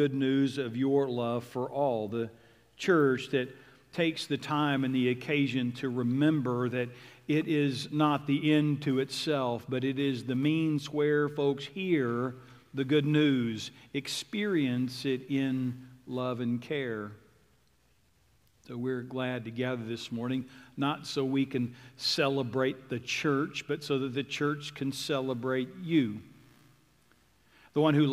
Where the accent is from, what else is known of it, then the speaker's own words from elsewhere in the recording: Oklahoma, United States; Now listen, growing up in Oklahoma, it was customary to see amber waves of grain.